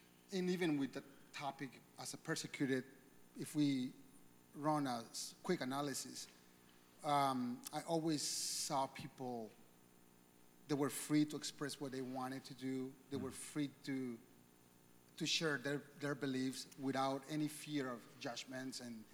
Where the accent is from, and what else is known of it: Honduras; born or raised there; now in United States